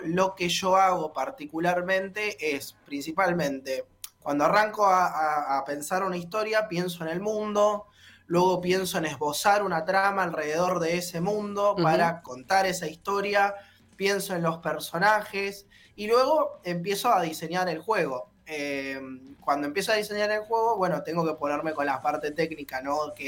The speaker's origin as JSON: {"language": "Spanish", "town": "Bahía Blanca", "region": "Buenos Aires Province", "country": "Argentina", "said": "y yo que soy de Bahía Blanca"}